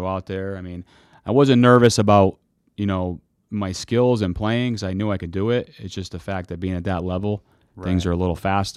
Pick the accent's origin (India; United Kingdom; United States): United Kingdom; Derby, East Midlands; And as being a kid and growing up in Derby and coming from my family, it's just that, you know, you kind of know that you have to do good.